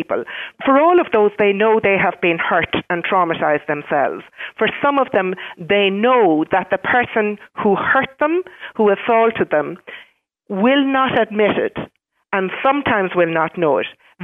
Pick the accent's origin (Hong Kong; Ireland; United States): Ireland; as Irish people, we're not that great at saying yes and no.